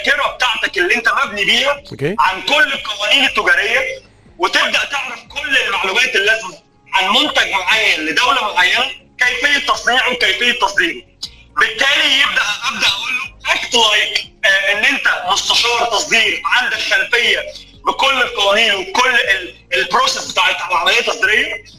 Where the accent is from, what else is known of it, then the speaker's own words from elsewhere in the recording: Egypt; كمصري افريقي او مصري عربي او كمواطن عايش في افريقيا عموما،